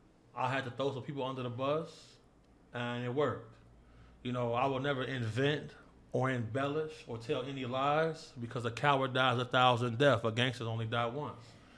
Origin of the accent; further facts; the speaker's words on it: Chicago, Illinois, United States; also born or lived in Cleveland; I'm from Chicago, bro. 79th. I'm a Gresham baby. I'm a 79th Street baby. I grew up in the Gresham area. I went to Ruggles, you know what I'm saying? I'm from Chicago.